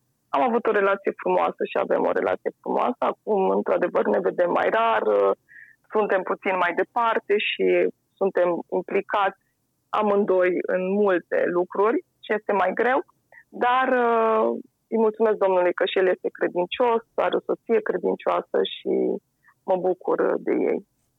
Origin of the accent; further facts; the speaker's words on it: Hunedoara, Hunedoara County, Romania; born there; M-am născut în Hunedoara, chiar în orașul Hunedoara, într-o familie de credincioși baptiști.